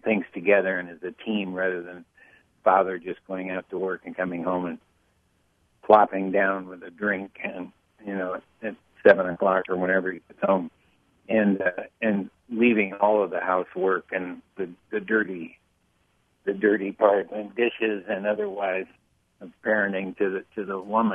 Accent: United States; all these things are things that I thought I should teach my son, as an American male.

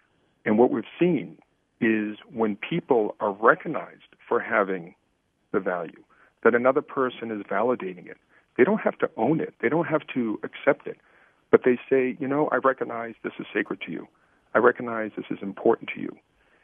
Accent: United States; I'm coming to this as somebody who has spent the last 25 years as an American

